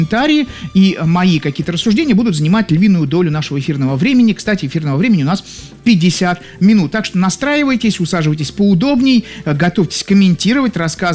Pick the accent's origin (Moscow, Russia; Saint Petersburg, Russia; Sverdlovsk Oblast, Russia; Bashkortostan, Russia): Saint Petersburg, Russia; я из Санкт-Петербурга.